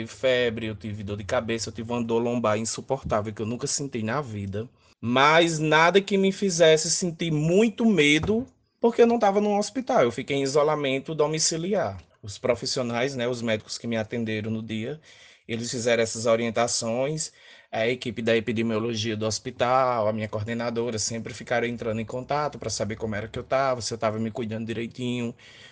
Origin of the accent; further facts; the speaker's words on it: Santa Gertrudes, Paraíba, Brazil; eu sou de Santa Gertrudes.